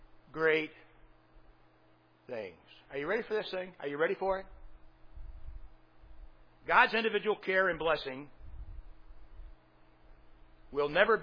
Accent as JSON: {"language": "English", "country": "United States", "said": "I'm an American. This is my nation."}